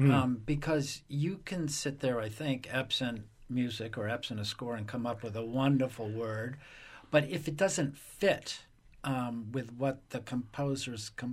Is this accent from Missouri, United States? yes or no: no; New Bedford, Massachusetts, United States; I'm saying that as an Irish-American from New Bedford, Massachusetts.